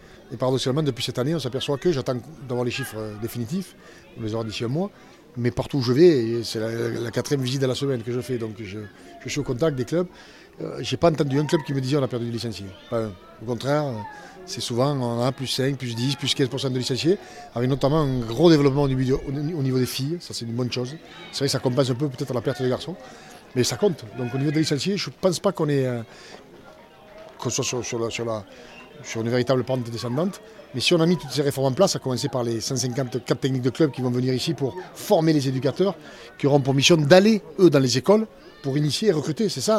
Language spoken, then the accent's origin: French; Rodez, Occitanie, France; born there; je suis né à Rodez, et j'ai donc atterri à Rodez, ça me fait toujours quelque chose, même si j'y ai pas grandi, j'y suis simplement né